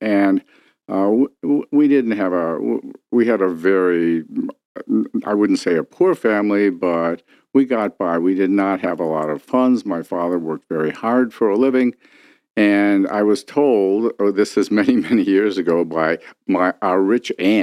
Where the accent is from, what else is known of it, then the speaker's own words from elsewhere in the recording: Detroit, Michigan, United States; Well, I grew up here in Detroit, and I was very interested in science all of my life.